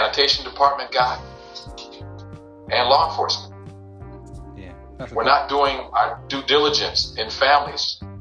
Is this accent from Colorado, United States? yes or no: no; Niagara Falls, New York, United States; I come from Niagara Falls, New York.